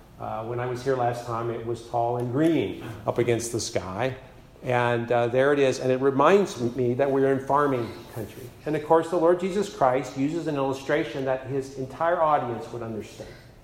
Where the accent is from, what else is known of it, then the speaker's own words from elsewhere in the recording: Virginia, United States; I remember I grew up in Virginia, and we had a garden, and so we loved sweet corn